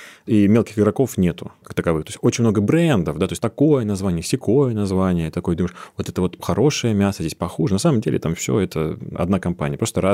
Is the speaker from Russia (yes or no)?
yes; Central Black Earth Region, Russia; Я сам из Черноземья